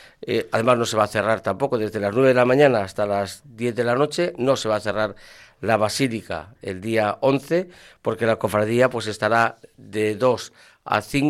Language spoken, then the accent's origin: Spanish; Ermua, Basque Country, Spain; que está en mi pueblo, está en Ermua, está allí, está muy contento.